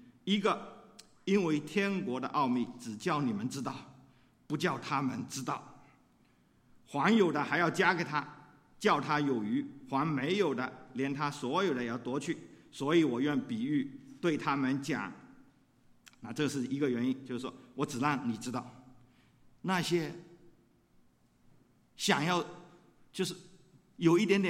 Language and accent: Chinese; Fujian, China; 我从小在农村长大，我当过农民，我种过地哈。当然这种的地可能他这里的种子给种的跟我那农村里福建农村种的水稻可能不见完全一样